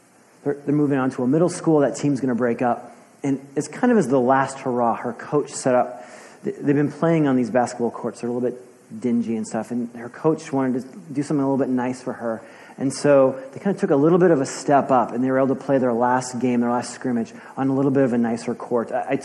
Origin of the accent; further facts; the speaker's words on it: Chicago, Illinois, United States; now in Portland, United States; I'm from Chicago. They dye a river green. I don't think they do that here, right?